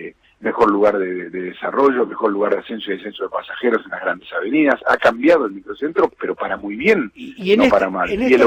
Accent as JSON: {"language": "Spanish", "country": "Argentina", "said": "para nosotros como país y como argentinos"}